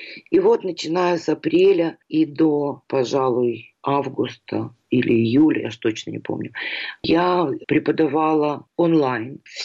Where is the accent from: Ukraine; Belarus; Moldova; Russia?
Ukraine; now in Toronto, Canada; Касательно войны, то, что я украинка, мои друзья, знакомые, мои студенты